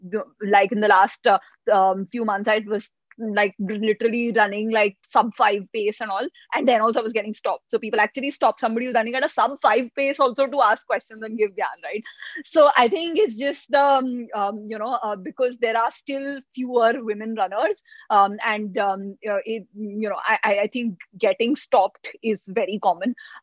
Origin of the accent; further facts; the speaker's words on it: Delhi, India; now in Mumbai, India; I'm from Delhi, and when I came to Mumbai